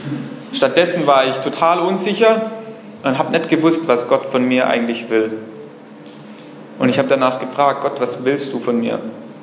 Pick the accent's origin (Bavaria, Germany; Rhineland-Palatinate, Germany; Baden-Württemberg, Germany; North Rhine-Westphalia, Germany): Baden-Württemberg, Germany; Stuttgart; Ich komme aus dem Raum Stuttgart.